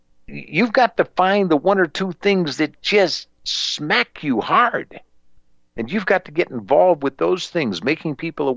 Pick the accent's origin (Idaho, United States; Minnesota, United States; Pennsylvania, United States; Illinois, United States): Illinois, United States; Chicago; Oh, God, that's, come on, I'm from Chicago. We had dead people on the rolls years ago.